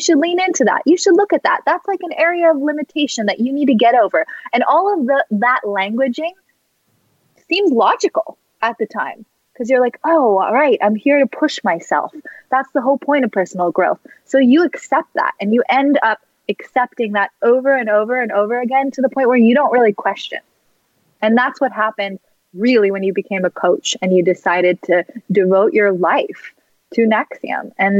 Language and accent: English; Malibu, California, United States; I mean, I grew up in Malibu, California with a loving family and, you know, opportunities.